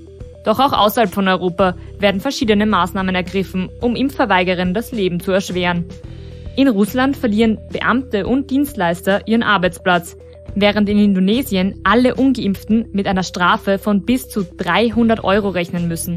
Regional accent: Austria; In anderen Ländern geht es da also um einiges strenger zu als bei uns in Österreich.

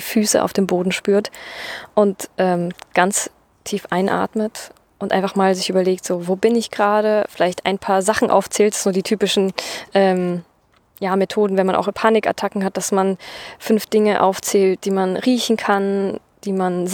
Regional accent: Bavaria, Germany; now in Berlin, Germany; Wo ich herkomme, aus Bayern, da bin ich nie einem Wildschwein begegnet

